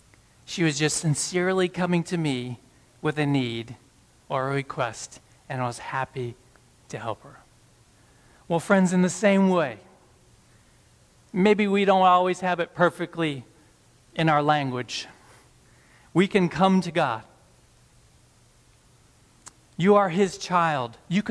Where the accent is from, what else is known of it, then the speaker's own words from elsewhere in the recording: United States; And I have to really catch myself as an American not to say, oh, please or thank you to my Chinese friends